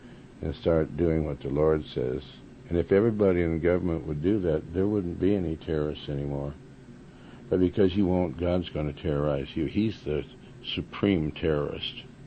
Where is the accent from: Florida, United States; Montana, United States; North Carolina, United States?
Montana, United States; Now, I'm up, I was raised in Montana, and trout line... I guess that's where they fish for trout.